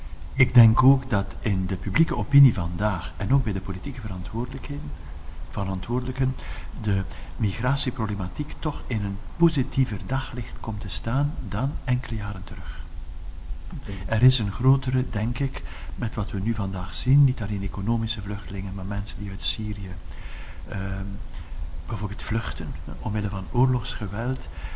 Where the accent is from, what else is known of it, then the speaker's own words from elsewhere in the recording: Ghent, East Flanders, Belgium; Ik kwam uit Gent en in Brussel.